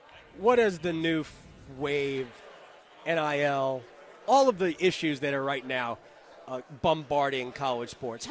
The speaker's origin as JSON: {"language": "English", "town": "Montclair", "region": "New Jersey", "country": "United States", "said": "I tell them Montclair, which is, you know, 15 minutes outside the city."}